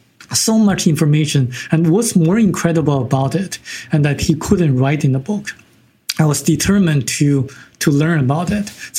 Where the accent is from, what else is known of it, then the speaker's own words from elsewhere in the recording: China; English is a second language; moved away; So I was born in China, and after I got here and after I improved my English